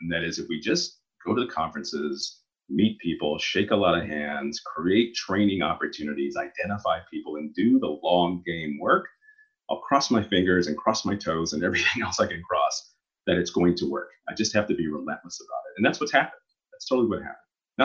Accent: Oklahoma, United States; I grew up in Oklahoma and not very many people of color there, and particularly Black, mostly Native American, the higher minority population in Oklahoma.

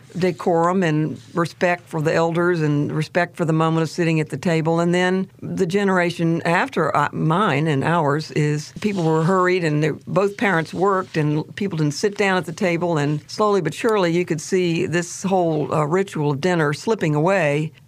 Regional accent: Chapel Hill, North Carolina, United States; But so I grew up in Chapel Hill.

